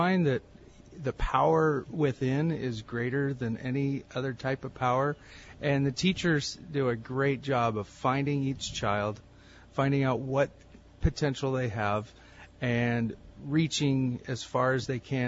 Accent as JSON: {"language": "English", "region": "Oregon", "country": "United States", "said": "I'm from Oregon."}